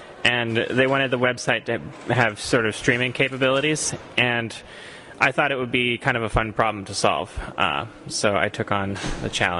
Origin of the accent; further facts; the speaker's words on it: Costa Rica; So I helped found a community radio station in my hometown a couple of years ago, and I mostly worked on broadcast and sort of technical website stuff.